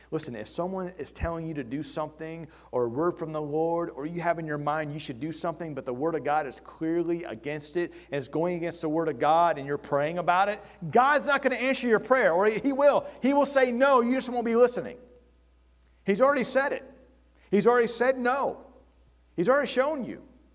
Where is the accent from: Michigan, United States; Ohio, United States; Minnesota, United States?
Ohio, United States; Cincinnati; As many of you know, I grew up in Cincinnati. I grew up in the Midwest. There's different seasons there.